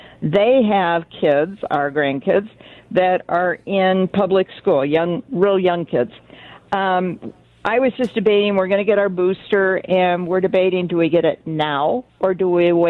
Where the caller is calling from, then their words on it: Outing, Minnesota, United States; It's about an hour north of Brainerd.